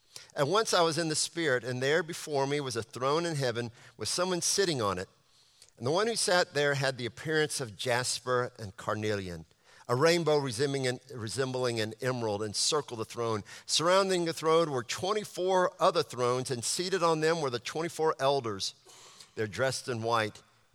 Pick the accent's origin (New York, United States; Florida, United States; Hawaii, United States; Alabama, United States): Alabama, United States; moved away as an adult; now in Virginia, United States; Most of y'all know that I grew up in the deep south. I moved here from Alabama and lived there almost the entirety of my life. I love it down there.